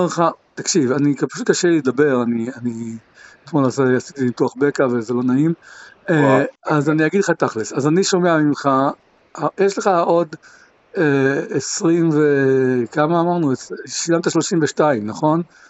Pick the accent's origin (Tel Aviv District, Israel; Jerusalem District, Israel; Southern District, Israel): Jerusalem District, Israel; Jerusalem; now in Beit Shemesh, Israel; אמרתי לך שאני גר ברמת בית שמש, אבל אני ירושלמי בדיוק כמוך